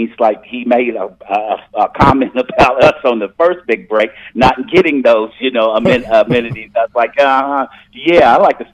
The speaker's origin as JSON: {"language": "English", "region": "West Virginia", "country": "United States", "said": "I said, yeah, I'm from West Virginia. I said, we all look out for West Virginia people"}